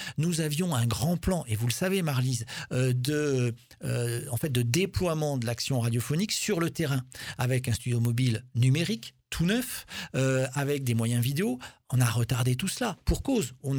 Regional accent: Keilus, Occitanie, France; moi je suis originaire de Keilus, un petit village du Tarn-et-Garonne.

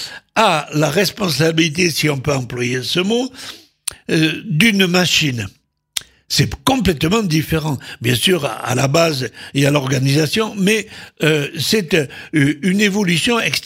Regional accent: Occitanie, France; dans le midi de la France, et chez nous en Occitanie

